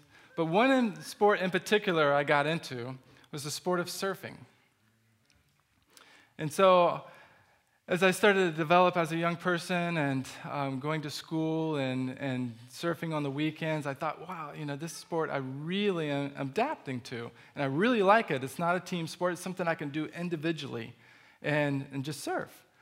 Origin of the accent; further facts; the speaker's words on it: Florida, United States; also born or lived in South Carolina; And we moved to Florida from South Carolina, where I was born, about the age of 6.